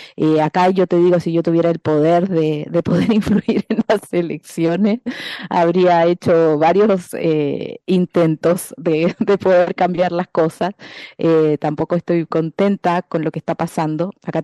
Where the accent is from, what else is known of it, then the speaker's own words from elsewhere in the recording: Argentina; also born or lived in Chile; yo amo Argentina, yo me crié en Argentina, yo juré la bandera argentina, la celeste y blanca